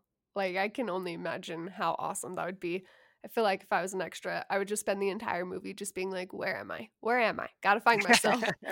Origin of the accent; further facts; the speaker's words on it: Utah, United States; A couple of the scenes are actually filmed in my hometown in Utah, and it's not a very common place at all to have like films or movies.